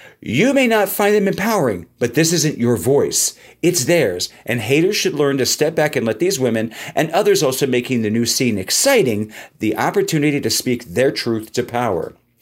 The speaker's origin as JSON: {"language": "English", "region": "California", "country": "United States", "said": "We are both originally from California"}